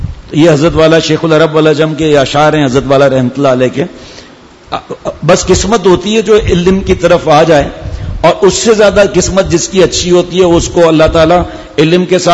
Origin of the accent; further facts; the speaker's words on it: Tharparkar, Sindh, Pakistan; اور دیہات کے ہم بھی دیہات کے ہیں، میرپور خاص سے آگے تھرپار کریں، وہاں پر رہنے والے ہم لوگ ہیں، ہم تو خیر میری پیدائش یہاں کی ہوئی تھی